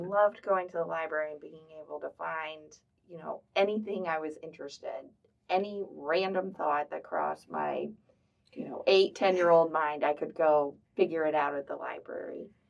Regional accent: Indianapolis, Indiana, United States; moved away as an adult; now in Dubuque, United States; We moved here about 6 years ago. My husband had worked for McGraw-Hill.

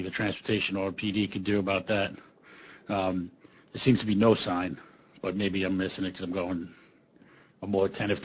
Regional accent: New York, United States; You know, it won't affect me. I'm a New Yorker. I drive perfectly.

